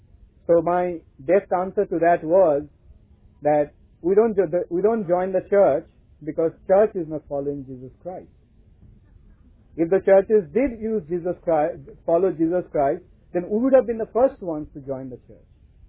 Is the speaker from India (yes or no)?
yes; India; now in Switzerland; Like, I come from India. By birth, my religion was Hindu, Hinduism. But when I come to Switzerland, come to this farm